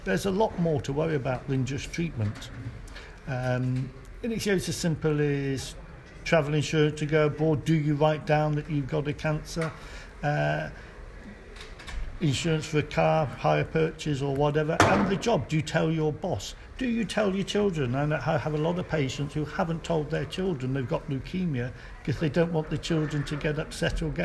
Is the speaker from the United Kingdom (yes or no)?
yes; United Kingdom; I'm a hematologist from the United Kingdom.